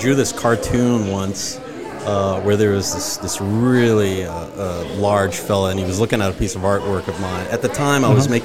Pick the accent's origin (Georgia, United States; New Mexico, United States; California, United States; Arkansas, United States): New Mexico, United States; Roswell; born there; I was born in Roswell, New Mexico.